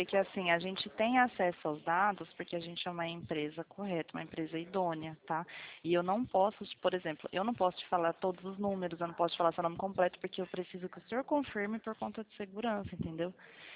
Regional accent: Presidente Prudente, São Paulo, Brazil; also born or lived in Sumaré; Eu sou de Presidente Prudente.

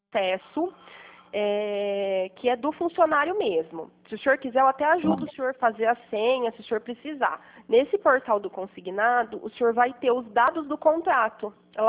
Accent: Pirassununga, São Paulo, Brazil; Eu sou de Pirassununga, aqui do lado.

